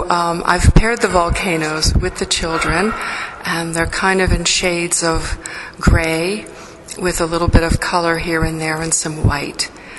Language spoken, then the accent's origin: English; New England, United States; I'm from New England and New York City